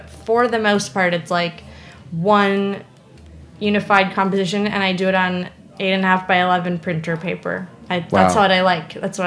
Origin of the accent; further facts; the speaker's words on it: New York, United States; And then I was like Deli, because I'm like a New Yorker